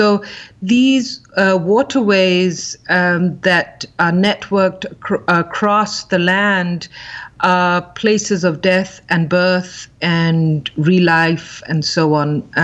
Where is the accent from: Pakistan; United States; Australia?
Pakistan; even though I grew up in Pakistan